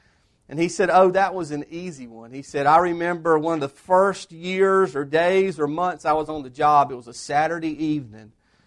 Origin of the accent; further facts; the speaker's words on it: Whitmire, South Carolina, United States; I grew up in Whitmire, South Carolina, in the upstate Newberry County. I was the son of a mill worker and a mill family, textile mill family. I graduated from Whitmire High School, and we had 52 people in our graduating class.